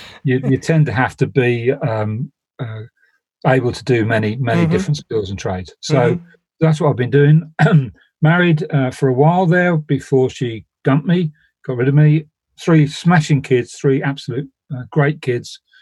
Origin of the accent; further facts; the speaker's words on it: London, United Kingdom; born there; accent: Cockney; also born or lived in Australia; I was born in South London, so I'm a Cockney by birth. Mm-hmm. I lived in Australia for several years and then settled back here.